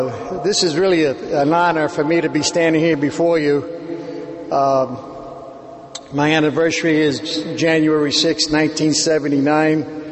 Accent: Puerto Rico; born there; I was born in Puerto Rico, and my father died when I was 3 years old.

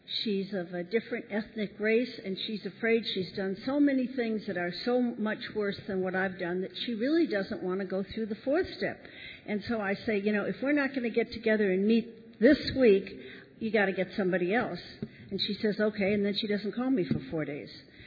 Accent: Dallas, Texas, United States; now in Memphis, United States; I'm from Memphis, Tennessee, really from Dallas, but I hang out in Memphis right now.

